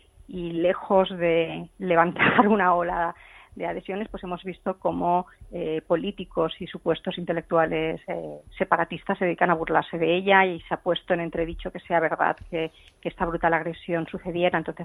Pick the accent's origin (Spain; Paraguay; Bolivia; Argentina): Spain; Catalonia; para poder dar voz a esa mayoría social de catalanes que queremos seguir siendo catalanes, españoles y europeos